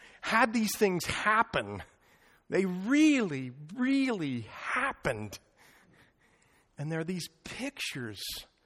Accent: Ireland; I'm Irish, so I get angry.

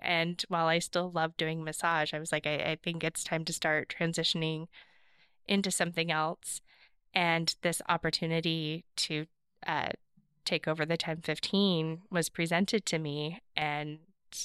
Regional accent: Portland, Oregon, United States; No, born and raised in Portland.

